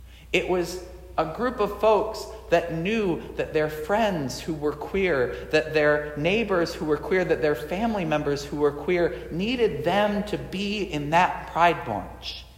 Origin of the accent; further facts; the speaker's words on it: Missouri, United States; I'm from Missouri and I can say that it's so cold here